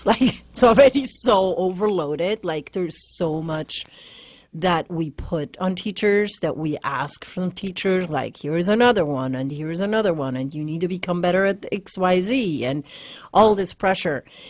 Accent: Switzerland; English is a second language; now in United States; You know, again, I grew up in Switzerland, and my dad is a teacher, and I grew up with teachers around me

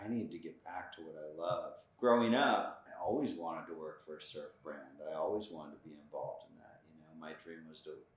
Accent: Los Angeles, California, United States; There was specifically one strip in the valley where I grew up on Sepulveda between Ventura and I think, I don't even know the name of the street, but it's near where the mall is now.

